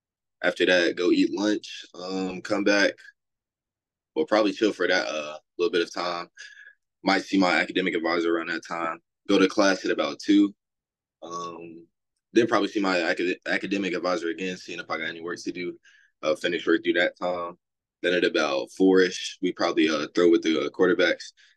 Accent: North Carolina, United States; Growing up in North Carolina, that's always been a big time rivalry.

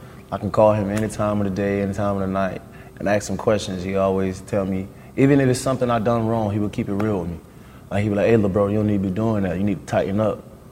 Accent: Fort Myers, Florida, United States; We always compare it to people like, where are you from? From Fort Myers. Where that's at? We're like, Naples, close to Naples.

